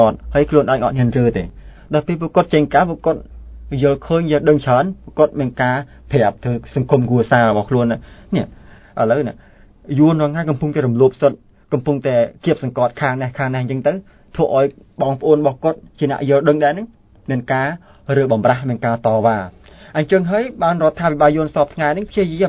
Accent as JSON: {"language": "Khmer", "region": "Mekong Delta", "country": "Vietnam", "said": "ដូចជារូបខ្ញុំមកពីកម្ពុជាក្រមបន្ទាន់ហ្នឹង"}